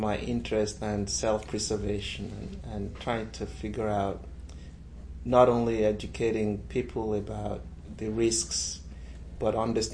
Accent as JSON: {"language": "English", "country": "Nigeria", "tie": "born or raised there", "moved": "as an adult", "said": "I grew up in Nigeria. I spent my first 22 years or so in Nigeria, most of it in boarding school and college."}